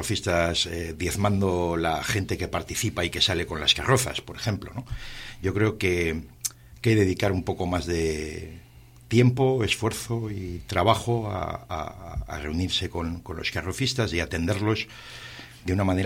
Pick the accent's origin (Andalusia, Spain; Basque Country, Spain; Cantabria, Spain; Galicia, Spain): Cantabria, Spain; Laredo; lo conocemos los que somos de Laredo